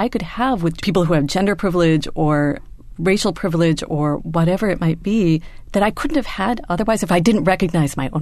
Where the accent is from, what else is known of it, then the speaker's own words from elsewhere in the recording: Ohio, United States; I grew up in Ohio. You know, as a brown girl in Ohio, I've mostly thought of myself as marginalized in America.